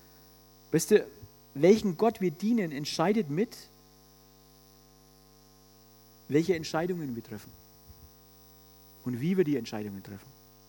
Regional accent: Germany; Wir sind Deutsche, wir machen es eben so, wir machen es immer so.

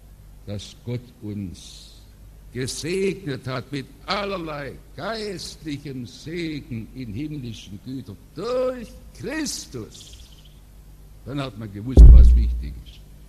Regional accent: Baden-Württemberg, Germany; born there; Als gebürtiger Schwarzwälder ist es mir eine große Ehre, dass ich hier in der Hauptstadt des Schwarzwaldes sein kann.

